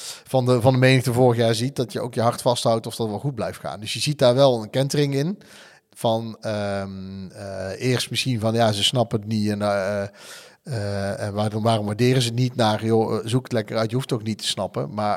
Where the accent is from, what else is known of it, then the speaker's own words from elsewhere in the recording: North Brabant, Netherlands; Zelfbewustzijn van ja, wij zijn Brabanders, punt.